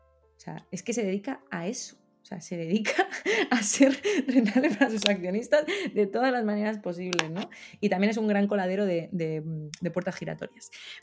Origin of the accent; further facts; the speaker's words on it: Aragon, Spain; yo soy aragonesa, entonces conozco de primera mano